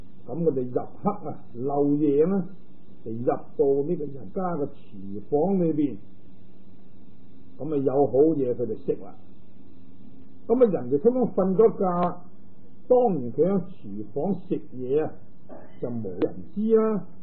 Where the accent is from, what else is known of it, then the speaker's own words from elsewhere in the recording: Guangdong, China; 即系我哋广东人话嘅细佬啊